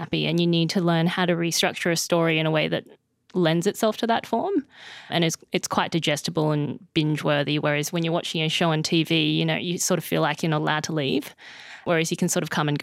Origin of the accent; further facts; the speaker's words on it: Queensland, Australia; I remember growing up on the Sunshine Coast and it being quite monocultural